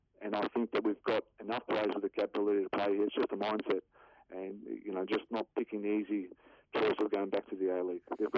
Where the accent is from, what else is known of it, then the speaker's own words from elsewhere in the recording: Australia; Because it's such a hard place to break through as an Aussie.